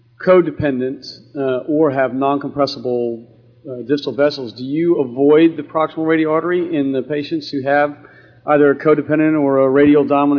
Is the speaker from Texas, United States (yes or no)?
yes; San Antonio, Texas, United States; I'm from San Antonio, Texas